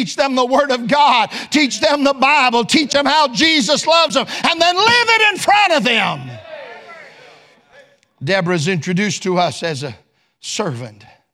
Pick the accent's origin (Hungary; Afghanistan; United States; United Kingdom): United Kingdom; England; but I'm English, so I'm not going to mess with all that.